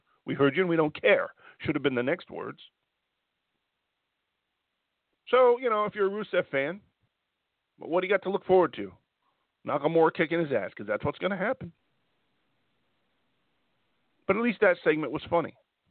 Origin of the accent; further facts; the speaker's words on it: New York, United States; also born or lived in New Jersey; I've told you a million times, I'm from New York and New Jersey.